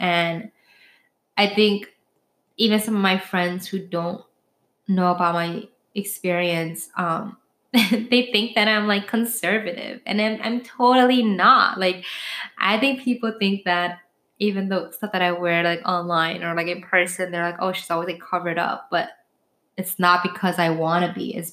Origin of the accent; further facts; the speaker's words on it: New York, United States; it's just me being, again, passionate about being a New Yorker